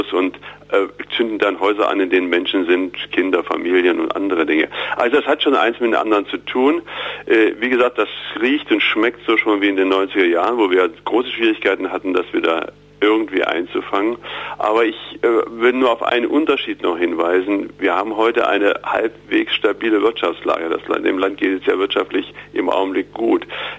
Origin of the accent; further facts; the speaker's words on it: Thuringia, Germany; Also für mich war es einfach als Thüringer, jemand, der lange in Thüringen lebt und auch hier engagiert ist